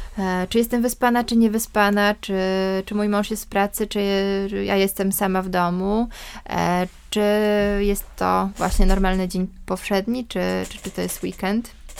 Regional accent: Białystok, Podlaskie Voivodeship, Poland; now in Warsaw, Poland; Pochodzimy z Białegostoku, mieszkamy w Warszawie

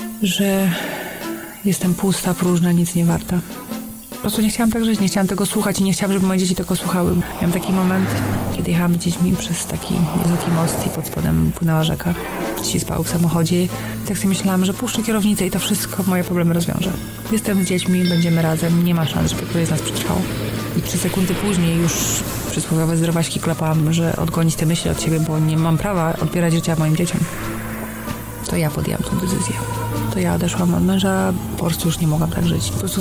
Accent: Podlaskie Voivodeship, Poland; mimo że daleko od Białowieży jestem. Pewnie za 30-40 kilometrów, ale to było ważne, że to moje strony. Dorastałam sobie na wsi.

